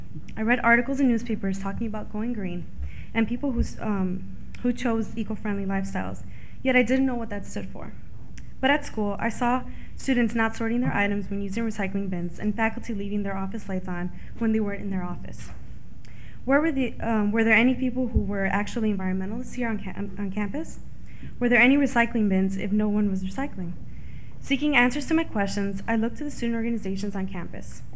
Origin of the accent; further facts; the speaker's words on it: Chicago, Illinois, United States; I grew up on Chicago's Southwest Side in the Gage Park neighborhood.